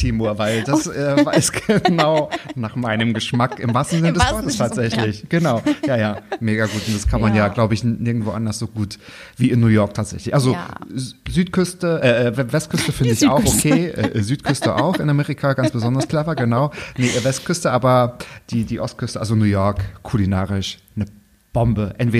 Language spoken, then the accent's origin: German; Mecklenburg-Vorpommern, Germany; ich bin zwar, ich sage mal, so halb im Wald aufgewachsen, ich komme aus Mecklenburg, aus dem Müritzen Nationalpark.